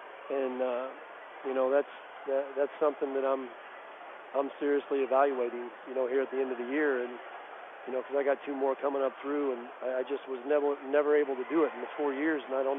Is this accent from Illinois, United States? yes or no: yes; Knoxville, Illinois, United States; I remember growing up in Knoxville, and WGIL used to do all of our games